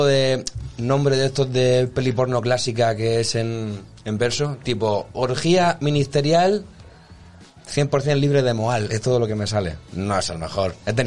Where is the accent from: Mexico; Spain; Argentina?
Spain; como españoles